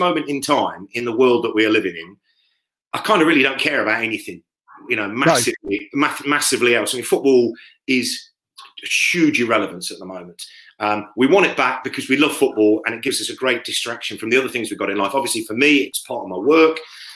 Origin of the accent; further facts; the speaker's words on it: Leicester, East Midlands, United Kingdom; You know, I'm from Leicester, born in Leicester, live in Leicester.